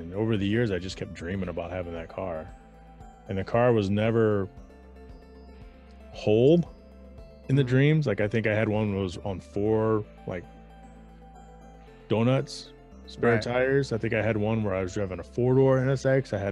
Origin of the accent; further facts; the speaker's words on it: Garland, Texas, United States; I grew up in Garland, Texas.